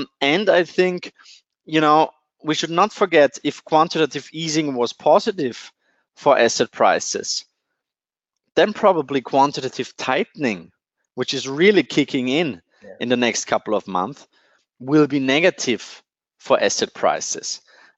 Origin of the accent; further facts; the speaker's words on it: Austria; As you know, I'm not only from Austria